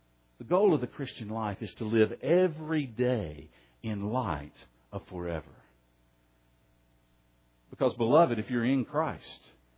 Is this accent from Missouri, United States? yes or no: no; Soddy-Daisy, Tennessee, United States; When I was growing up in Soddy Daisy, Tennessee, I would go out in the mornings often